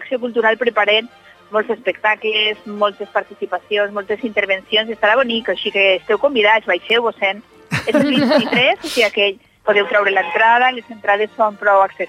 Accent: Valencian Community, Spain; a la comarca del Camp de Túria, que és la meua terreta, diguem-ne

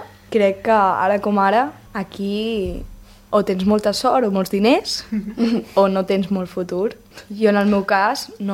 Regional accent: Sant Celoni, Catalonia, Spain; Em deien, d'on ets? I jo de Sant Celoni

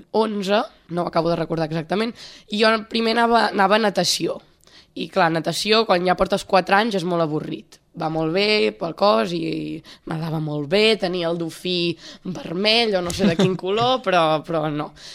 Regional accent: Sant Celoni, Catalonia, Spain; quan em pregunten d'on soc, doncs dic de Sant Celoni, perquè és el lloc on faig vida. Però resulta que teòricament visc a Palau, perquè jo visc al Virgili, que és un barri que pertany a Palau

